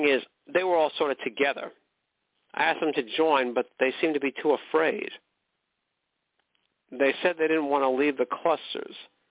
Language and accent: English; United States; They could hear from my accent that I was from there.